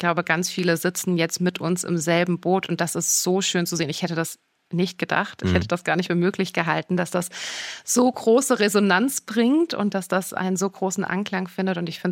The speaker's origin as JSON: {"language": "German", "town": "Ulm", "region": "Baden-Württemberg", "country": "Germany", "said": "Ich bin aus der Region Ulm."}